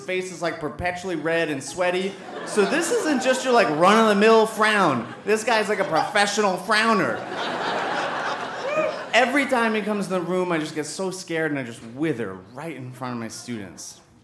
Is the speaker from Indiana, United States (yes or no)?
no; Long Island, New York, United States; I grew up on Long Island, and I would go to the comedy club behind the McDonald's across the street from the airport.